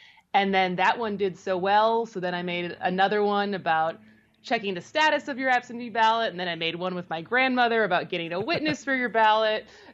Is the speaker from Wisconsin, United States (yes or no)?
yes; Madison, Wisconsin, United States; also born or lived in California / New York